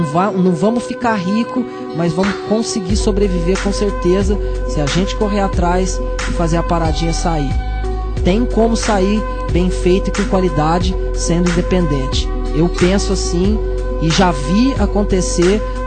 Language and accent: Portuguese; Uberaba, Minas Gerais, Brazil; mandar um forte abraço pra toda Uberaba, né, todos a minha terrinha, falou?